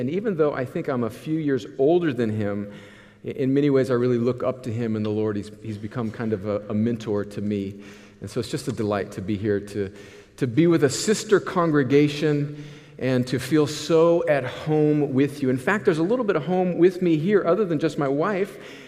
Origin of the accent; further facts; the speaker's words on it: California, United States; As Aaron said, yes … believe it or not. I grew up on the Mexican border in California, half Italian, and did not grow up a Christian.